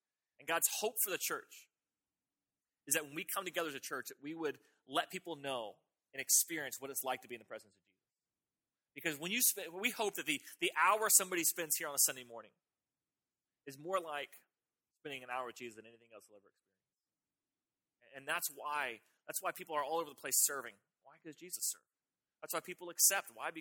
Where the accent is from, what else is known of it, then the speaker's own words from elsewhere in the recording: Florida, United States; also born or lived in Virginia; Okay, I'm from Florida. Why? Because I grew up in Florida. But I was born here.